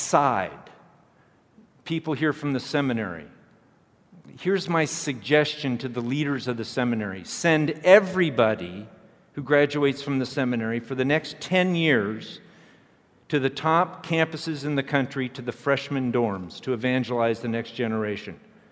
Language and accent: English; California, United States; I grew up in a Christian Science home. I grew up in California.